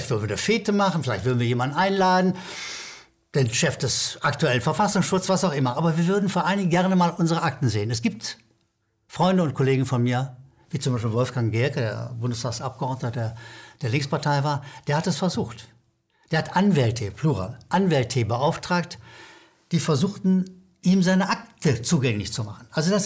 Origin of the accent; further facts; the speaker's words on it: Düsseldorf, North Rhine-Westphalia, Germany; In Düsseldorf, wo ich herkomme, war es das 14. Kommissariat.